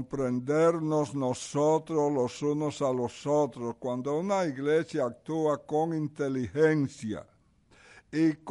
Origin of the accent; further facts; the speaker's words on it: Santo Domingo, Distrito Nacional, Dominican Republic; vengo de Santo Domingo, República Dominicana